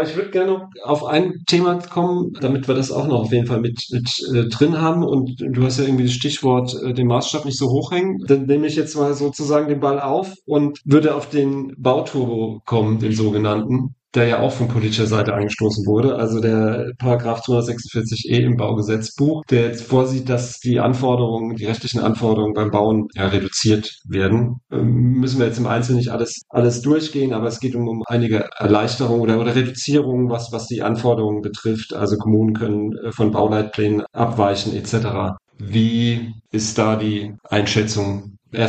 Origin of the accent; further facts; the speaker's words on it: North Rhine-Westphalia, Germany; ich wurde ja als Sauerländer geoutet. Ja, ich komme aus einer Ecke, die hat Industrie, ein kleines Städtchen, das aber Industrie hat, und wo sich dann ab den 50er Jahren diese Neubausiedlung entwickelt haben.